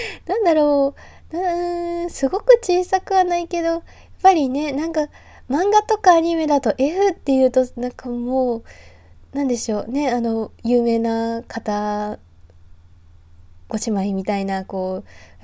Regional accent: Saitama, Japan; はい、出身地は埼玉県で新人声優です。

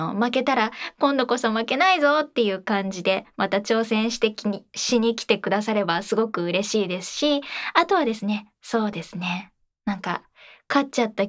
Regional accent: Kyoto, Japan; 深海生まれ、京都育ち、声優として活動させていただいております。

